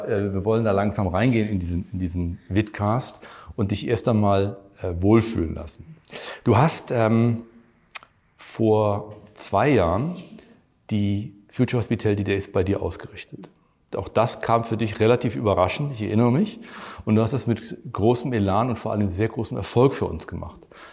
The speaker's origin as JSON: {"language": "German", "town": "Cologne", "region": "North Rhine-Westphalia", "country": "Germany", "said": "das ist für mich als Kölner schwer zu sagen"}